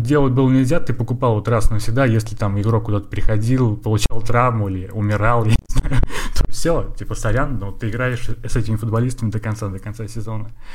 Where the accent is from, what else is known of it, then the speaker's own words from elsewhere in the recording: Pervomaysky, Tambov Oblast, Russia; Я из Тамбовской области, это поселок Первомайский.